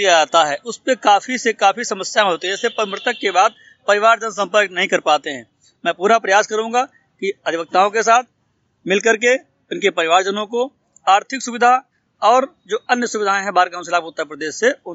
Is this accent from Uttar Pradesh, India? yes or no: yes; Terwa Pahalwan, Uttar Pradesh, India; मैं संडीला तहसील के अंतर्गत ग्राम पंचायत तेरवा पहलवान का रहने वाला हूँ